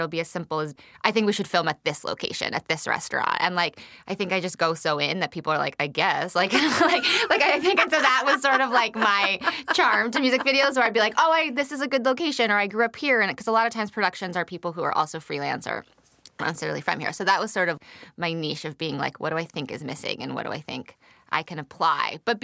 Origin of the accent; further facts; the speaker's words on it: Beverly Hills, California, United States; I am not from Harlem. Like, they're like I'm like, I am from Beverly Hills, a Jewish girl from Beverly Hills.